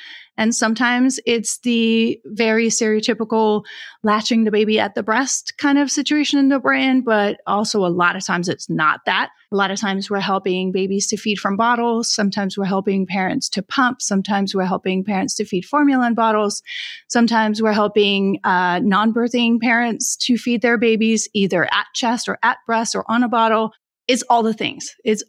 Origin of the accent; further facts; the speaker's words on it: Denmark; moved away as an adult; now in United States; I grew up in Denmark, like I said, and then I wanted to escape my very small little island in a very small little country. I came to the States to be an au pair, a nanny.